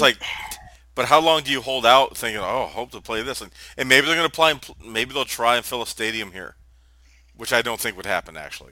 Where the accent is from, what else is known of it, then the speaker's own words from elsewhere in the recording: Detroit, Michigan, United States; And it's like, I'm from Detroit, you know. We kind of know some of the Canadian stuff.